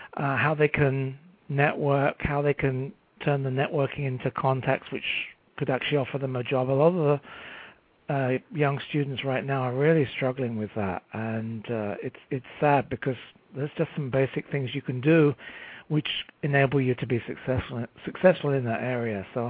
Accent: England, United Kingdom; now in United States; I'm from England originally, but I've been in the States for 15 years now.

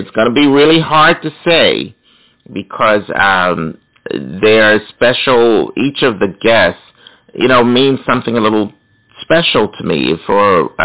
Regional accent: East Orange, New Jersey, United States; also born or lived in Philadelphia, United States; I was born in Philadelphia, of course, but went to school in northern New Jersey in a little area called East Orange, New Jersey, which is outside of Newark.

